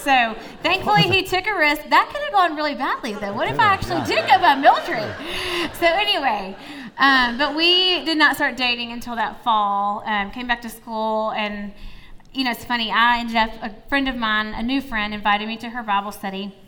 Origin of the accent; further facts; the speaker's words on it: Memphis, Tennessee, United States; I grew up in Memphis, Tennessee, and David grew up in Mississippi, and we both went to the University of Mississippi, Ole Miss